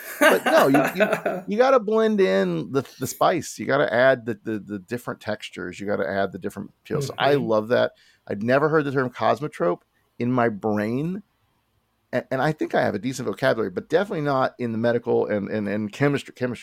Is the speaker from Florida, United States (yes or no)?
yes; Florida, United States; I'm from Florida. So Florida's got its diversity and culture, certainly South Florida, which is actually where I was born and raised.